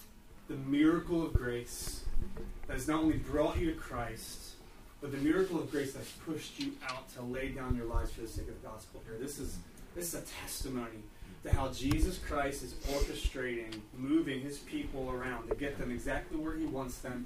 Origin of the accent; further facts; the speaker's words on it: Philadelphia, Pennsylvania, United States; I'm born and raised in Philly. I grew up in the neighborhood of Juniata Park in between Kensington and Frankfurt. I'm the oldest of six boys from a rough around the edges Roman Catholic family.